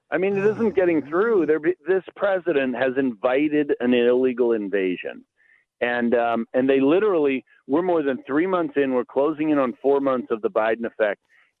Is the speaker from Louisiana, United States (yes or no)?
no; Edison, New Jersey, United States; born there; No, I was born up there in Edison